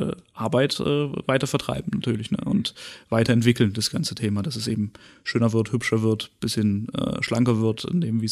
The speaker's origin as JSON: {"language": "German", "region": "Baden-Württemberg", "country": "Germany", "tie": "born or raised there", "said": "Also ich bin ja in Pettenwil aufgewachsen"}